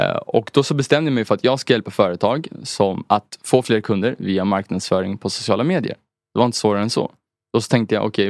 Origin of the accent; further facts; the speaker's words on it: Husby, Stockholm County, Sweden; Jag är uppvuxen norr om Stockholm i Husby och sen lite ute på landet i Kungsängen.